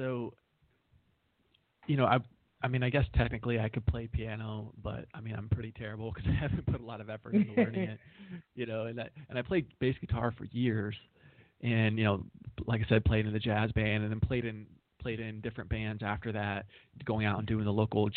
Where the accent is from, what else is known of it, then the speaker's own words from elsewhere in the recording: Ohio, United States; And, you know, I grew up in Ohio, so this was Toledo, Ohio.